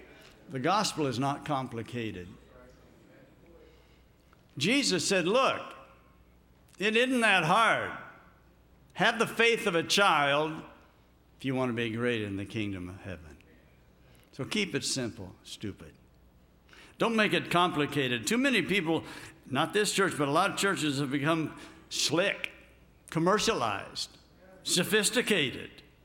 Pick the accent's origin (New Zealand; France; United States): United States; Montpelier, Indiana; also born or lived in Florida; Now, we're from Indiana, and so they wanted to have a memorial service for my family back home.